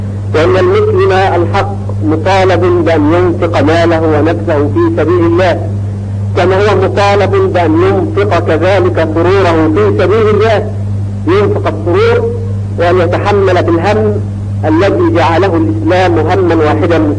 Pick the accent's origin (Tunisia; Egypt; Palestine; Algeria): Egypt; وكذلك في بلادنا مصر